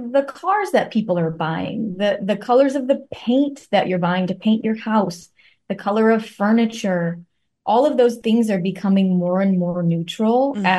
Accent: India; I mean, you know, I'm Indian.

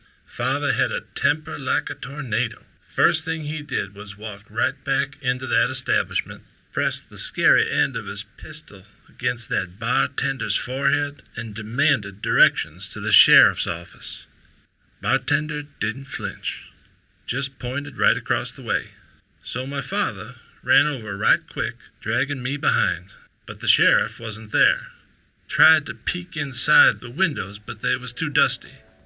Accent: Tulsa, Oklahoma, United States; I am 97 years old, and I was born and raised in Tulsa.

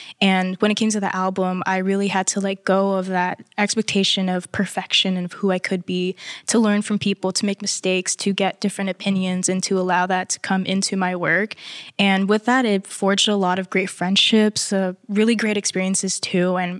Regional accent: Philippines; I'm obviously Filipino, so a lot of like our upbringing comes with karaoke nights at like Filipino parties.

